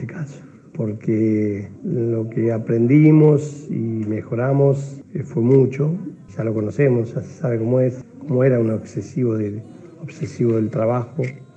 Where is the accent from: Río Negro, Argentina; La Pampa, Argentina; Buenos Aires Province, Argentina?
Buenos Aires Province, Argentina; Saladillo; yo cuando salía para mi pueblo, Saladillo, ahí me estaba esperando él